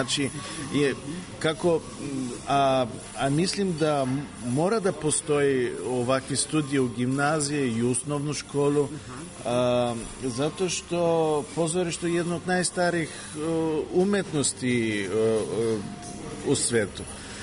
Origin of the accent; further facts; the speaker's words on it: Bulgaria; Serbian is a second language; kod nas u Bugarskoj